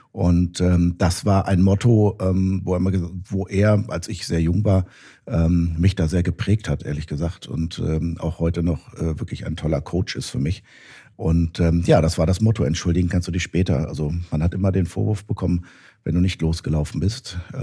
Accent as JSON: {"language": "German", "town": "Göttingen", "region": "Lower Saxony", "country": "Germany", "tie": "born or raised there", "said": "Und dann auch außerhalb meiner Heimatstadt Göttingen."}